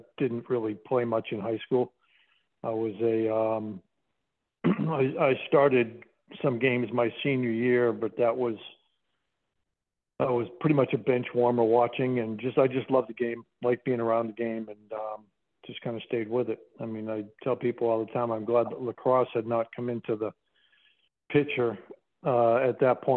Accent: Northeast, United States; I grew up in the Northeast. It's just what you did all day long, every day.

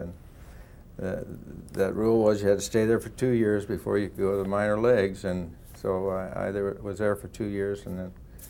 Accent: Idaho, United States; he rented a car in Boise and drove to my hometown, which was about 60 miles from Boise.

